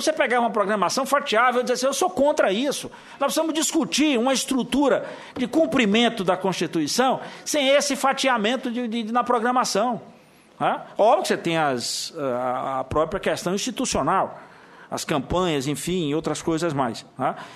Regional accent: Salvador, Bahia, Brazil; born there; eu já nasci em Salvador e meu pai já era ferroviário, então, portanto, eu nasci no subúrbio ferroviário de Salvador.

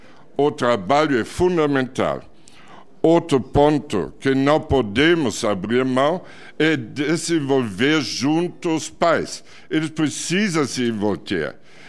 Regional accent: Germany; Portuguese is a second language; Eu sou alemão. Eu vi meu país quando estava destruído.

